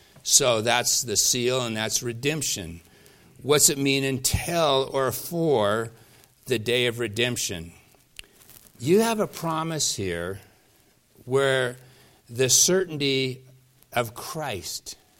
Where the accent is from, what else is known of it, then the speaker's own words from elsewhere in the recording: Pacific Northwest, United States; I grew up in the Northwest when they used to do, one of the biggest industries of the Northwest was lumber.